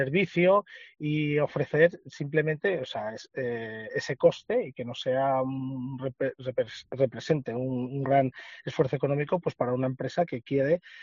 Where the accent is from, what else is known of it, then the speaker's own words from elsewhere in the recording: Segovia, Castile and León, Spain; pues que yo soy de Segovia, y creo que en Segovia pues hay empresas suficientes